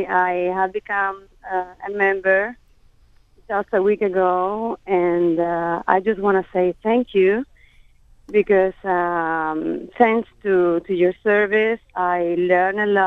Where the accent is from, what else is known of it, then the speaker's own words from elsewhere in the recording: Cuba; I'm Cuban. Mm-hmm. I'm Cuban.